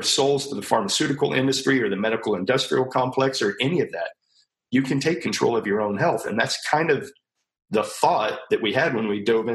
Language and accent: English; San Antonio, Texas, United States; now in Austin, United States; We're both from San Antonio, but we always knew we wanted to get to the Austin area.